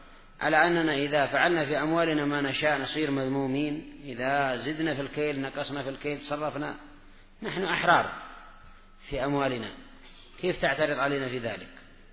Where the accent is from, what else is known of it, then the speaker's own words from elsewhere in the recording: Jordan; يعني الغور معروفة الآن في بلادنا الأردن